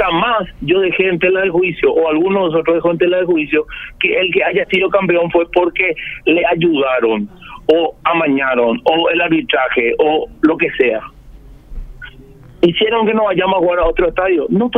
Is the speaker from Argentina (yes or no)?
no; Paraguay; soy paraguayo. Yo quiero que mi país esté bien, quiero que mi sociedad esté bien.